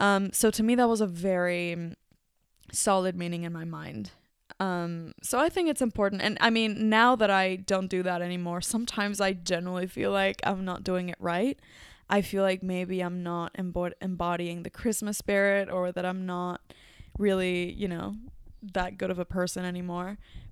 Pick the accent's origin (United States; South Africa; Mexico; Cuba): Mexico; my home country, Mexico.